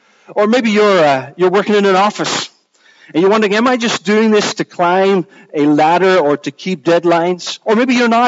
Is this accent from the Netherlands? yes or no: yes; Netherlands; now in Edinburgh, United Kingdom; I grew up in the Netherlands. No funny remarks. We can do that about Glasgow, but not about Holland. Grew up in a small town of less than 20,000.